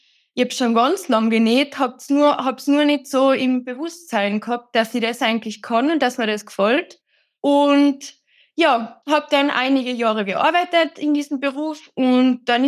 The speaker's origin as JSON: {"language": "German", "country": "Austria", "said": "Ich komme aus Österreich, wie man vielleicht hört."}